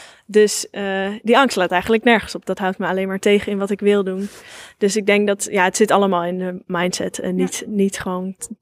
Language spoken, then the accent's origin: Dutch; The Hague, South Holland, Netherlands; Ik ben een altfolkartiest uit Den Haag.